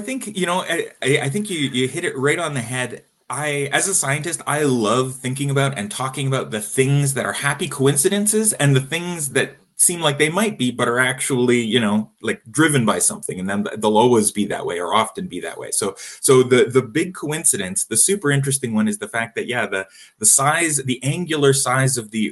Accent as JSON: {"language": "English", "region": "Rocky Mountains", "country": "United States", "tie": "born or raised there", "said": "And I grew up in the Rockies, so same sort of situation."}